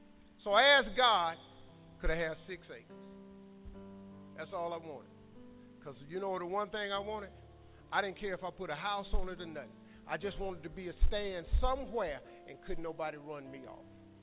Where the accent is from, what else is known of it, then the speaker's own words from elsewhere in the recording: Cleveland, Ohio, United States; I'm from Cleveland.